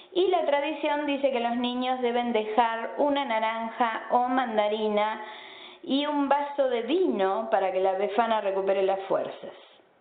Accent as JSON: {"language": "Spanish", "country": "Argentina", "said": "los Reyes Magos en mi país, Argentina, tienen una presencia muy, muy importante"}